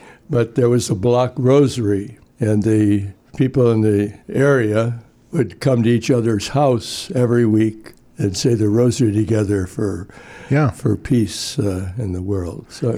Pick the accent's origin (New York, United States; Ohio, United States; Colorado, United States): Ohio, United States; Rocky River; I grew up in Rocky River, St. Christopher's, a very small parish in those days.